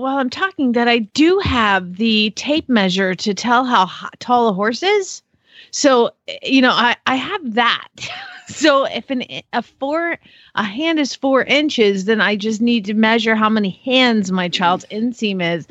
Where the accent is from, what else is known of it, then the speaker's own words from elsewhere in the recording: Phoenix, Arizona, United States; from Phoenix, Arizona